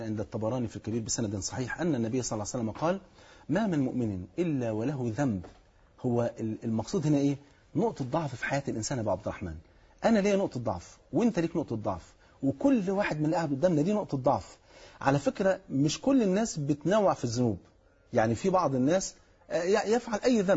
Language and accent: Arabic; Egypt; الاستغفار عامل زي اللي بيسموه عندنا في مصر البشاورة